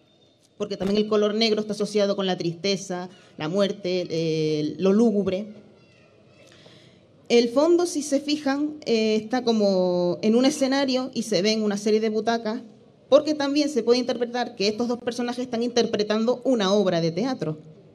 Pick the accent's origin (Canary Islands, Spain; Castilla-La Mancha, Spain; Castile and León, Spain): Canary Islands, Spain; Icod de los Vinos; born there; soy nacida aquí en Ico